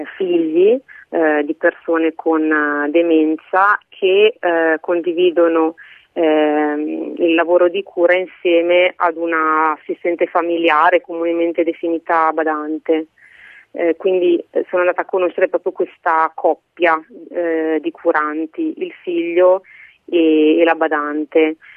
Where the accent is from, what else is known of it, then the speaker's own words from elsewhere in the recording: Varese, Lombardy, Italy; now in Padua, Italy; perché sono originaria di Varese, ma vivo a Padova